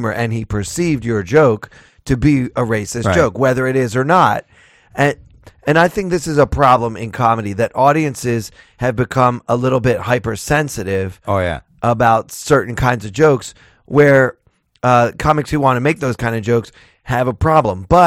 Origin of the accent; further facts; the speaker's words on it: Maryland, United States; I don't even know where Cumberland, Maryland is. And I'm from Maryland.